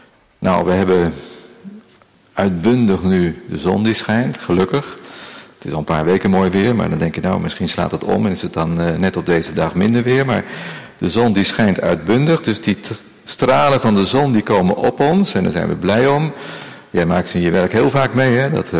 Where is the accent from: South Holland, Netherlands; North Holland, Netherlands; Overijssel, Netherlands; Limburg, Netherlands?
South Holland, Netherlands; Delft; Nou, ik kom zelf uit Delft en daar heb je een heel klein plaatsje